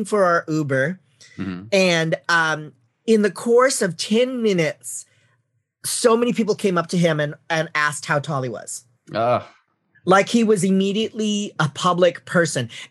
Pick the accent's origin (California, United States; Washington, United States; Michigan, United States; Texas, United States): California, United States; San Francisco; born or raised there